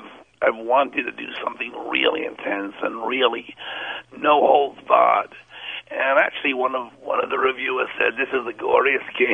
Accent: Liverpool, North West England, United Kingdom; I grew up in Liverpool. On

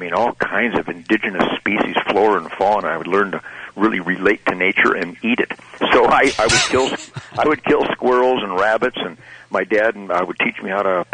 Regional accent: Detroit, Michigan, United States; born there; I was born in Detroit.

